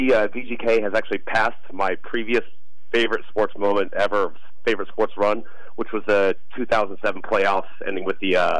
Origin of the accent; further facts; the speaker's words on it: Las Vegas, Nevada, United States; I'm born and raised in Las Vegas, 33 years old. But I got a lot of friends and family in New York.